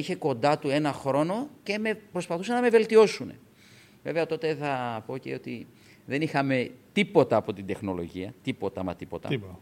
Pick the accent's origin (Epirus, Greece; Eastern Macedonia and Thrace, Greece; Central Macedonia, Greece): Central Macedonia, Greece; Thessaloniki; Εγώ είμαι Θεσσαλονικιός